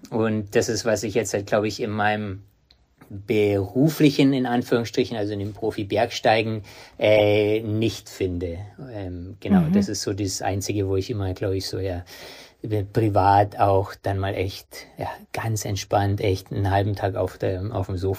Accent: Munich, Bavaria, Germany; Und dann bin ich in München aufgewachsen

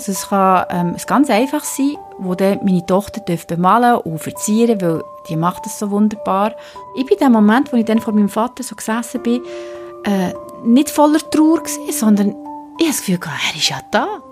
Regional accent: Solothurn, Switzerland; accent: Solothurn German; also born or lived in Zürich; now in Bern, Switzerland; Also ursprünglich komme ich nicht aus Bern, sondern aus Solothurn. So das … Solothurn-Deutsch drückt da immer wieder durch. Wie gesagt, ich bin aus Solothurn eigentlich, habe aber sicher gute 20 Jahre in Zürich gelebt.

